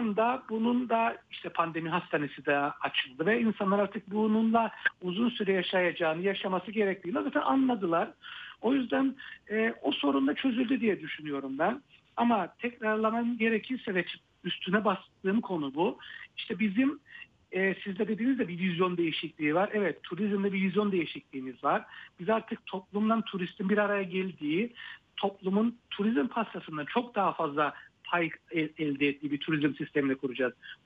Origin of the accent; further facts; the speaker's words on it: Nicosia, Nicosia District, Cyprus; ben bir Lefkoşalıyım. Doğma büyüme bir Lefkoşalıyım.